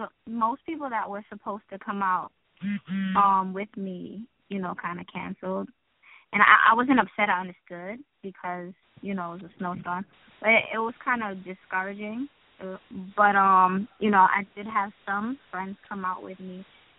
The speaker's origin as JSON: {"language": "English", "country": "Trinidad & Tobago", "said": "I'm Trinidadian, no. So I don't think it would be acceptable for me not to know how to cook."}